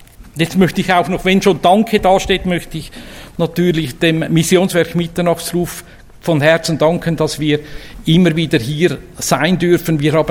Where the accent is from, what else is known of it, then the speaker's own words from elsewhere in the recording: Bern, Switzerland; now in Zürcher Unterland, Switzerland; Und ich komme ja vom Zürich-Unterland. Ich bin jetzt ein stolzer Zürcher-Unterländer. Einmal war ich ein stolzer Berner. Jetzt bin ich ein stolzer Zürcher-Unterländer.